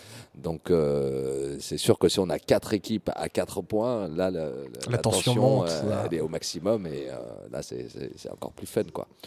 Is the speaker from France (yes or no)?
yes; La Riche, Centre-Val de Loire, France; nous, on est originaire de La Riche, à côté de Tours.